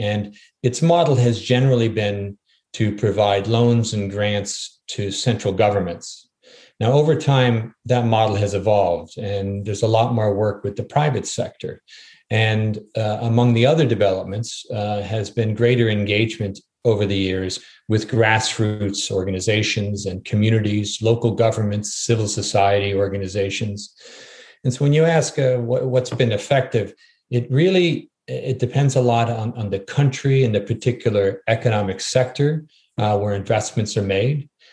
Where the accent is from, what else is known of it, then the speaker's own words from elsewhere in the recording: Prince Albert, Saskatchewan, Canada; born there; Well, I was born in Prince Albert, Saskatchewan, which is in Western Canada in the prairies, although I didn't spend a whole lot of time there.